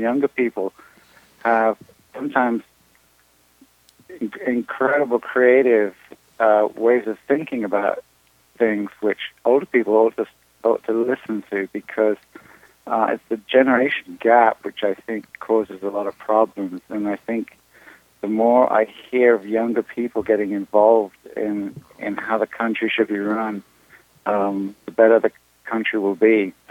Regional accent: England, United Kingdom; now in United States; first of all, I'm from England

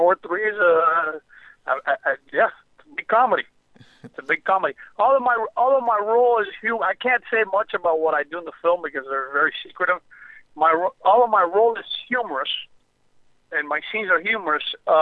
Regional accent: Miami, Florida, United States; I was born and raised in Miami, where the series supposedly took place.

